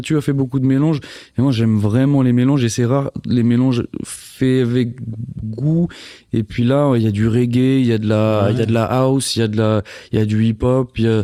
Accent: United States; Et moi, j'ai grandi aux États-Unis.

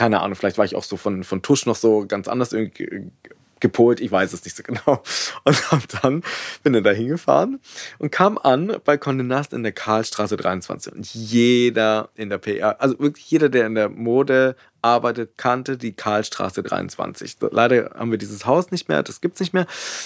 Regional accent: Munich, Bavaria, Germany; Ich komme aus München.

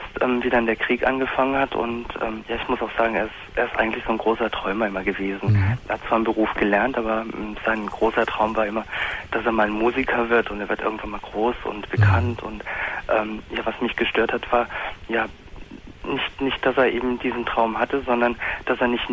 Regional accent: Germany; Ich bin Deutscher, ich bin hier geboren.

